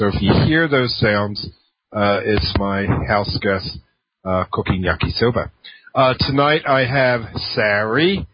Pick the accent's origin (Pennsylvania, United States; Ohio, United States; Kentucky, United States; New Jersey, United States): Pennsylvania, United States; Philadelphia; and I'm from Philadelphia, and I lived in Philadelphia at the time